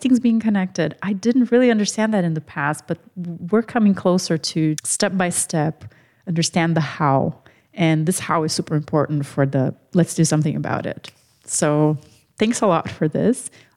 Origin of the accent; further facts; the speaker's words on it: Brazil; I come from Latin America, and in Brazil, at least, in my country, definitely it's a factor.